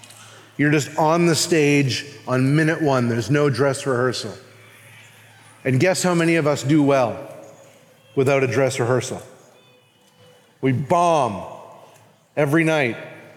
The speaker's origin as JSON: {"language": "English", "town": "Winnipeg", "region": "Manitoba", "country": "Canada", "tie": "born there", "said": "If I told you mine, I was born in Winnipeg, my parents got divorced, you know, on and on."}